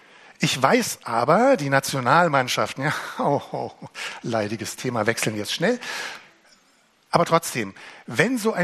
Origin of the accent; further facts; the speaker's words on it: East Germany, Germany; Die Stimmung im Ostteil unseres Landes, ich komme aus dem Osten, macht mir Angst.